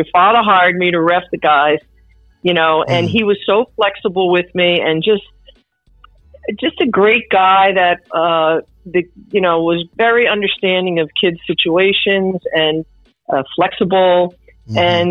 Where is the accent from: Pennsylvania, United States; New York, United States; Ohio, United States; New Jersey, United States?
New Jersey, United States; Cranford; I grew up in Cranford, New Jersey, okay. About middle of the state, exit 136 on the Parkway, for those who know New Jersey.